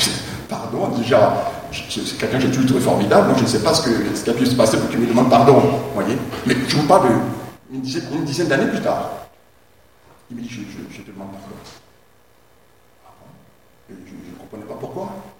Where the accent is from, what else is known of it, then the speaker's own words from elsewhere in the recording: Metz, Grand Est, France; moved away; je viens de Metz, hein, donc j'avais quitté ma région depuis longtemps